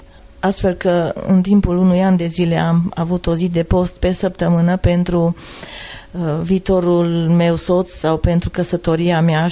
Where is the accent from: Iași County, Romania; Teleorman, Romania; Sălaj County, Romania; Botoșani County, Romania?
Sălaj County, Romania; Zalău; sunt din Zalău, fac parte dintr-o biserică creștină evanghelică.